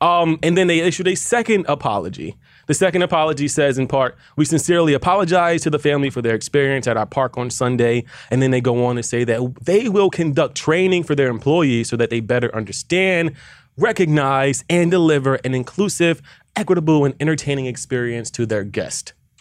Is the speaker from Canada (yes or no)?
no; Philadelphia, Pennsylvania, United States; I am from Philly, and let me just say, one is a little ghetto.